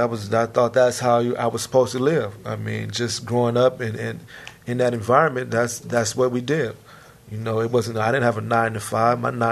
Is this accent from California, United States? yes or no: yes; San Francisco, California, United States; I'm 41 years old, born and raised in San Francisco. Western Edition, Fillmore, that's what they call them on the streets. Breaks Project, low-income housing living.